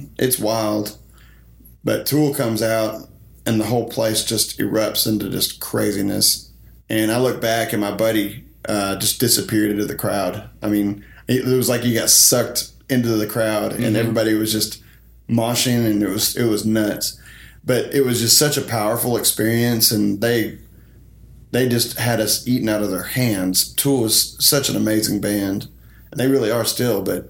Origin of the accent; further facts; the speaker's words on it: Stephenville, Texas, United States; I grew up in Stephenville, Texas, which is